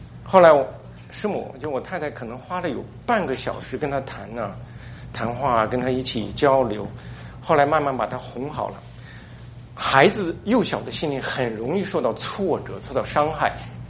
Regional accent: China; 我们中国人会管我们的子女叫孩子，孩子很大了以后还叫孩子

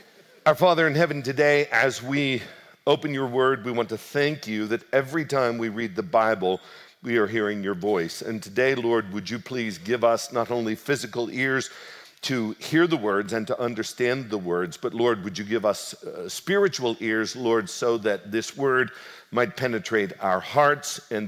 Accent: Du Bois, Pennsylvania, United States; The story takes place in 1955 in the little town that I grew up in Du Bois, Pennsylvania, Western Pennsylvania

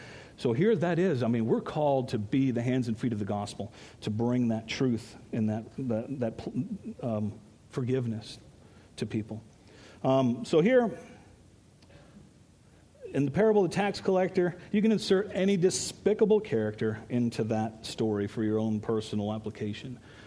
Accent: Ecuador; And I can remember as a kid, you know, growing up in Ecuador

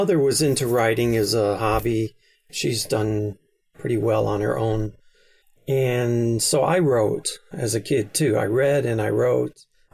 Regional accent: Illinois, United States; now in Taiwan; I was born in America, grew up around Chicago. Within 90 miles of Chicago. Chicago's a pretty big area. Small town, wasn't even on the map.

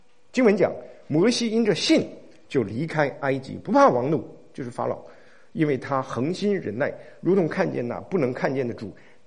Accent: Inner Mongolia, China; 几年前我路过北京的时候，专门找见我在内蒙

